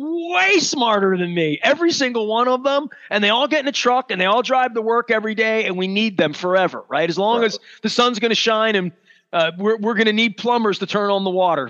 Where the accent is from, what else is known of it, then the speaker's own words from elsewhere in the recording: Baltimore, Maryland, United States; and I'm from Southeast Baltimore. We had vocational technical schools, right?